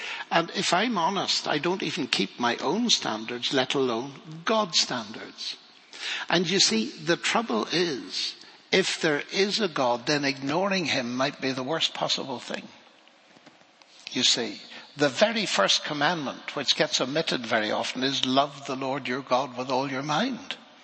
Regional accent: Ireland; growing up in Ireland has certain disadvantages.

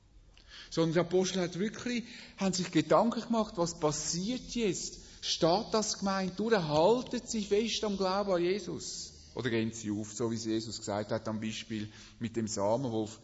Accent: Switzerland; Bei uns in der Schweiz sind wir ja noch sehr frei.

